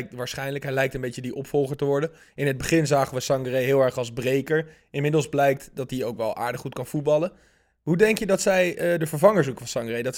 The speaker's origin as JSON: {"language": "Dutch", "country": "Netherlands", "said": "Als Nederlander heel vet als Gravenberg en Timber bij Bayern München spelen."}